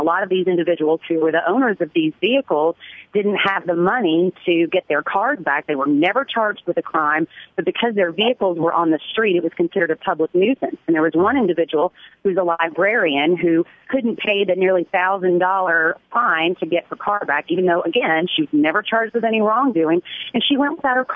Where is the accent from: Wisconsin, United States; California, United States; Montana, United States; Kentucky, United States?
Kentucky, United States; I have a background in conservative Republican politics. I'm from Kentucky.